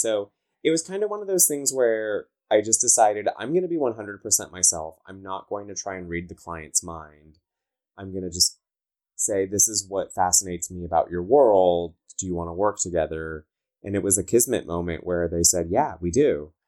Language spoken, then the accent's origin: English; California, United States; accent: Valley girl; I'm so sorry. I talk like a Valley girl. I'm from Southern California. So like, I sound like an idiot